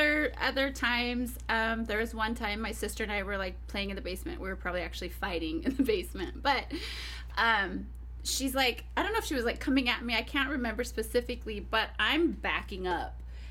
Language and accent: English; Washington, United States; also born or lived in California, United States; No, I was born in Cali, but I was raised in Washington State.